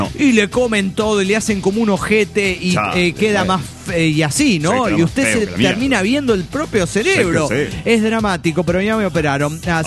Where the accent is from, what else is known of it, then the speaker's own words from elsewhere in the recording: Colombia; now in Costa Rica; Hace algunos años llegué a vivir a Costa Rica, ya que soy colombiano.